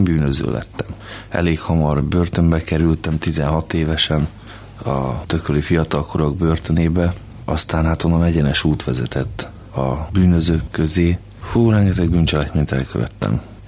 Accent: Budapest, Hungary; Budapesten nőttem föl, tehát nem volt nehéz ebbe beleesni.

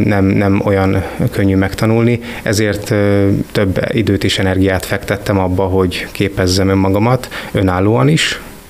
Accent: Kiskunhalas, Bács-Kiskun, Hungary; moved away as an adult; also born or lived in Eger / Gyöngyös; érettségi után Kiskunhalasról Egerbe költöztem, és ott végeztem el az egyetemet. Onnan pedig Gyöngyösre kerültem ki, ahol körülbelül 4-4,5 évig voltam.

